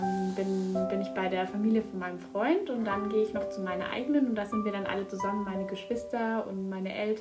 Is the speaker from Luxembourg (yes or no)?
no; Heideck, Bavaria, Germany; Ich komme eigentlich aus der Gegend. Ich bin aus Heideck und war sogar hier Schülerin